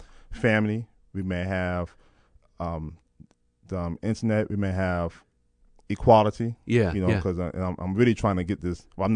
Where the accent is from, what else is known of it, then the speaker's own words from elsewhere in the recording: New York, United States; also born or lived in Virginia; I'm from New York originally, and I relocated to, I didn't relocate at the time, but I studied at Norfolk State for undergrad